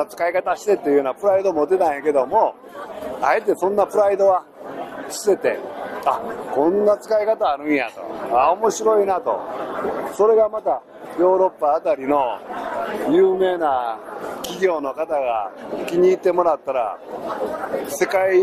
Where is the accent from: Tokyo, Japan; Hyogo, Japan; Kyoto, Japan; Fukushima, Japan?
Kyoto, Japan; Nakagawa; 生まれ故郷の中川というところで北山丸太の生産をしております。